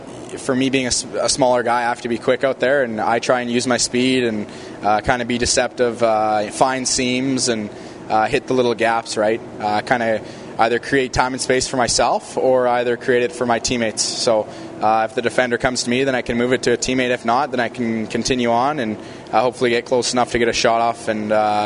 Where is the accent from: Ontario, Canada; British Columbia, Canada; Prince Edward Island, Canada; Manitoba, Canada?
British Columbia, Canada; Kamloops; playing in front of the hometown crowd, hopefully winning a championship, scoring goals. I kind of want to bring that passion back to Kamloops